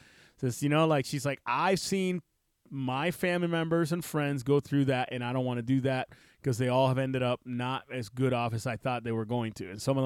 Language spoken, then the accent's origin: English; Cataño, Puerto Rico; So I grew up in a little town in Cataño and, you know, Barrio Amelia, which is a little borough there.